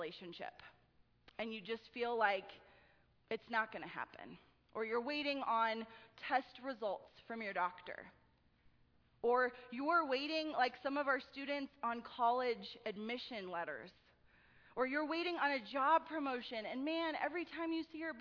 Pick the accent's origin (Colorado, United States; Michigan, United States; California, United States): Colorado, United States; Greeley; because I'm from Greeley, I know lots of farmers